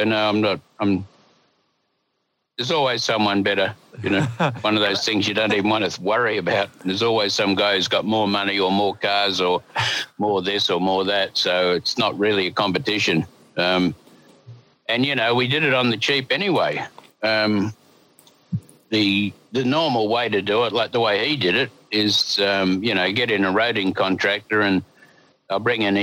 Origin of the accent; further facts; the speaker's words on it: Sydney, New South Wales, Australia; born there; I was born in Sydney